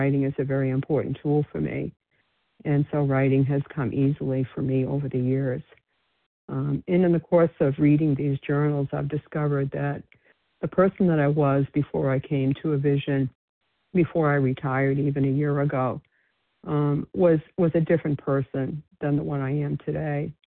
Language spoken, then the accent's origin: English; New England, United States; My husband and I moved to Florida a couple of years ago. We're originally from New England.